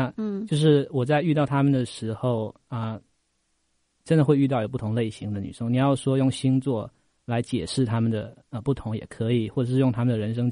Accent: Xiamen, Fujian, China; born there; 这个我的家人跟朋友现在都在我的都在我的出生地，就厦门。

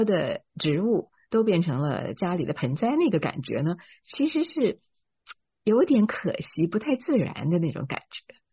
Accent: Taiwan; 我在台湾长大，那台湾有很多的所谓的台地茶都是灌木的啊

